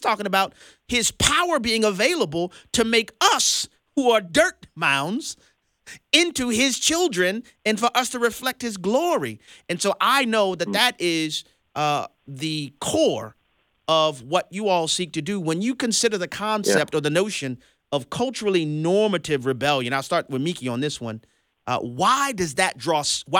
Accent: New Orleans, Louisiana, United States; these are my friends from my hometown in New Orleans, Louisiana

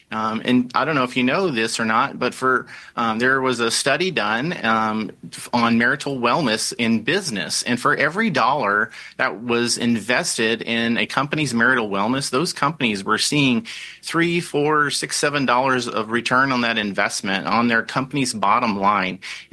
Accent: Missouri, United States; So we got my home state of Missouri.

